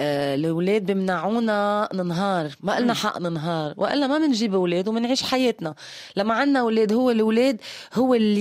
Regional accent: Syria; ما نحنا سوري عم نعمل 5 ساعات لنجيب ربطة خبز وبنزين

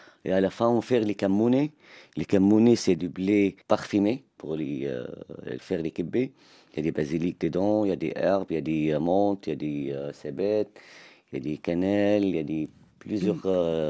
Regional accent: Nabatieh, Nabatieh Governorate, Lebanon; Je viens du sud du Liban, les villages jibchites, les villes, c'est des Nabatéyes.

